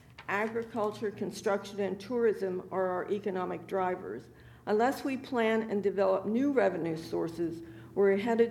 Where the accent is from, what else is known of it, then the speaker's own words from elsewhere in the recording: Lewes, Delaware, United States; I'm from Lewis, and I'm representing the League of Women Voters for Sussex County.